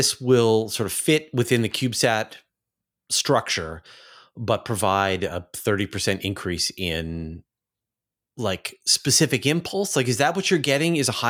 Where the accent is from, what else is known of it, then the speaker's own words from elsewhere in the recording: Canada; No, I'm Canadian.